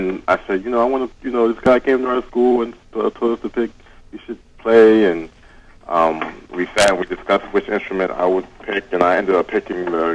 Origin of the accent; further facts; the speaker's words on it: Philadelphia, Pennsylvania, United States; now in Paterson, United States; Well, I'm from Philadelphia, but I actually live in North Jersey. I live in Paterson, New Jersey, outside of New York.